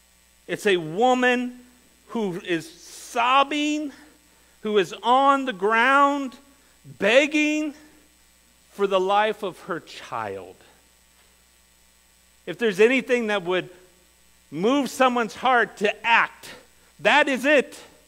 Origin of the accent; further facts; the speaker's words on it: United States; because we come from America and just a few dollars can save a life